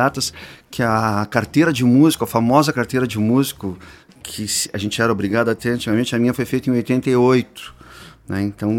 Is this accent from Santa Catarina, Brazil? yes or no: no; Rio Grande, Rio Grande do Sul, Brazil; born there; Eu sou natural de Rio Grande.